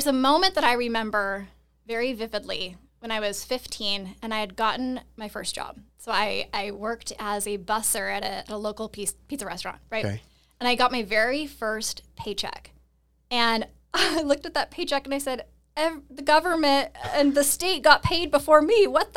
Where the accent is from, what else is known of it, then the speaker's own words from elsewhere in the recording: Seattle, Washington, United States; I'm originally from Seattle.